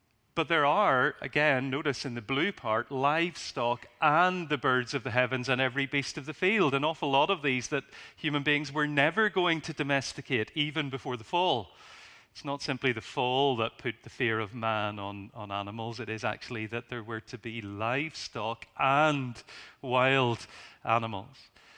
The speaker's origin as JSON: {"language": "English", "country": "Ireland", "said": "And as an Irishman, I might be tempted to do that."}